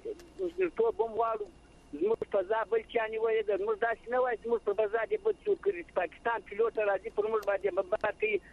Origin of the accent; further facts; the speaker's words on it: Zabul, Afghanistan; زه د زابل د ولایت ته غر د ولسوالۍ